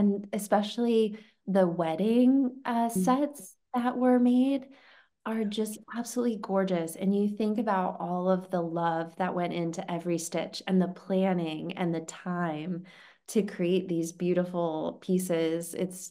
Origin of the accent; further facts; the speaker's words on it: United States; I feel like I think Americans, well, because also I'm an American, I think that I just understand the sensibility.